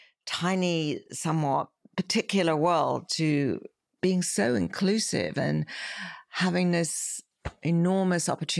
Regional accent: London, United Kingdom; it was an interesting time growing up in London in the 60s.

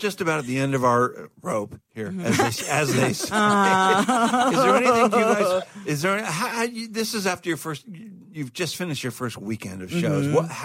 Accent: St. Petersburg, Florida, United States; Well, I think, you know, I came, this is my hometown, St. Pete, but I came back in 2014

